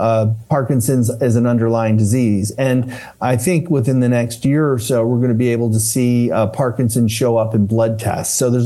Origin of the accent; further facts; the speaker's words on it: Philadelphia, Pennsylvania, United States; Well, Philadelphia is my hometown, so I love it.